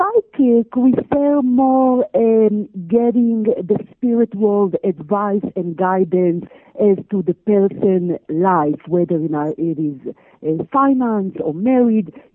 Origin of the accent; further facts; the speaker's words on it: Israel; I was born and raised in Israel to a quite Orthodox Jewish family.